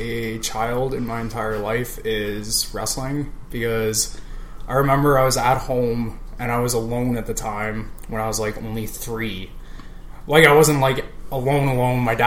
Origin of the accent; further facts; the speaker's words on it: Calgary, Alberta, Canada; now in Edmonton, Canada; I was born in Calgary, Alberta, and that's where I grew up.